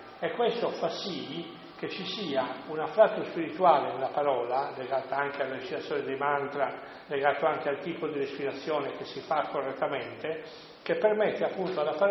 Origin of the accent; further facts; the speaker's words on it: Sassari, Sardinia, Italy; born there; Ve lo dico io, che sono nato a Sassari perché mio padre lavorava lì in quel momento